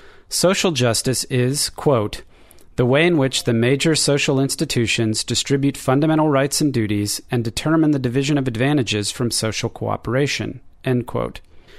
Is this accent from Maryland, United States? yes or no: yes; Baltimore, Maryland, United States; now in Austin, United States; John Rawls was a 20th century American philosopher born in 1921 in my hometown of Baltimore, Maryland, and died in 2002.